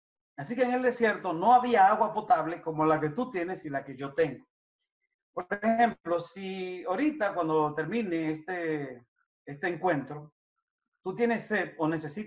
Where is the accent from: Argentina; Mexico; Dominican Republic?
Dominican Republic; soy un dominicano igual que ustedes.